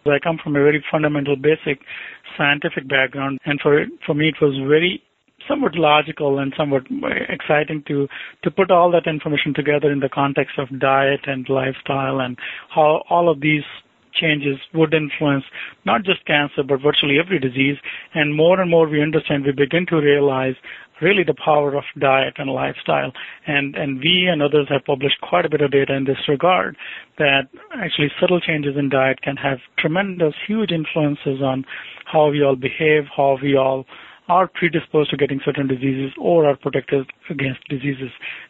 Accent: India; English is a second language; now in United States; My roots are originally, I'm from India

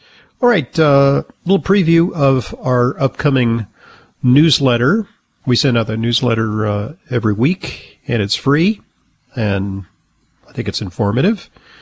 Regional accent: West Coast, United States; I never heard of it because I grew up on the West Coast. It was kind of an East Coast thing when I was growing up.

